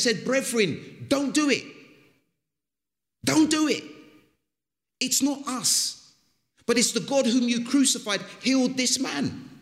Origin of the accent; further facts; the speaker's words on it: Ghana; I'm from Africa, Ghana, West Africa. And the country I'm in, my goodness, titles mean everything.